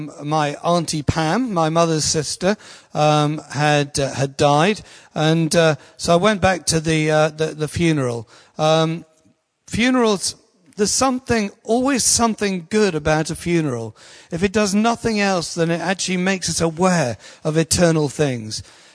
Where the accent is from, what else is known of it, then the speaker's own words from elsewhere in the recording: East Midlands, United Kingdom; I was brought up in Lincolnshire on a farm.